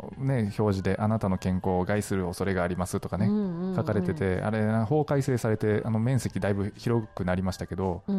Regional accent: Nagasaki, Japan; 結構長崎でも作ってるんですよ、もう減りましたけどね、島原半島、私のふるさと、あっちの方でも作ってますし

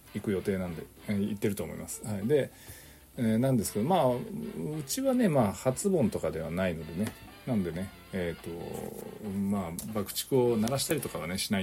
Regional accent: Kunimi, Nagasaki, Japan; 私もね、まあ、出身がね、こう雲仙市国見町っていうところなんですけど

